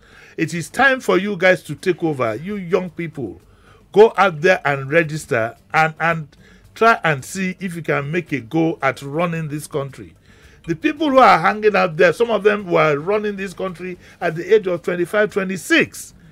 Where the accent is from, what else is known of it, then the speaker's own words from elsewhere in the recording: Nigeria; I'm proud as a Nigerian of that movie. I'm very, very proud.